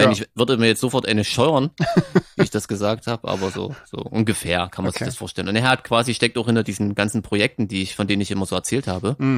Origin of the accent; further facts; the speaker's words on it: Thuringia, Germany; born there; Also ich bin ja nur in Thüringen geboren und wohne in Sachsen.